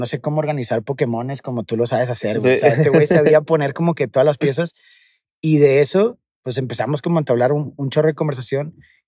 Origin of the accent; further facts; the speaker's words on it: Nuevo León, Mexico; Pues mira, siendo regio, güey, la verdad es que mi primera influencia así fuertísima era